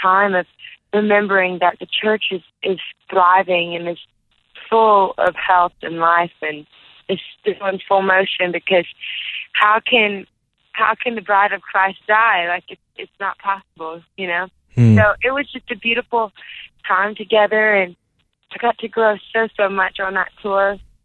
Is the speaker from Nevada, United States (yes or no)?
no; Louisiana, United States; accent: Cajun; I'm from South Louisiana, so I can turn on that Cajun accent pretty thick.